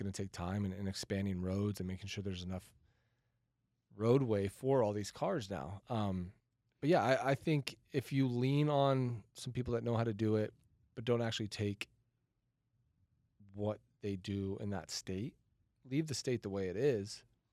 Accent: Santa Ana, California, United States; now in Caldwell, United States; Like, I come from Southern California. Like, I grew up in really close to Santa Ana, California.

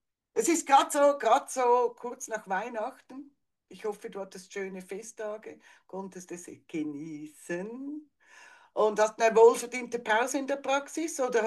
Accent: Switzerland

